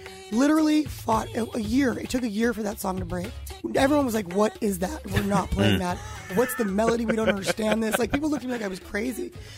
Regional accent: New York, United States; or that because I was from New York, or that I was black, or that I was a girl

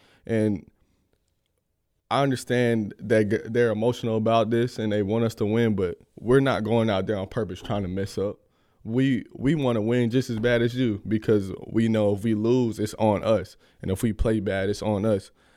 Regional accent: Atlanta, Georgia, United States; I want to go to that national championship game in my hometown. So that's my goal, is to get back to Atlanta and win a national championship.

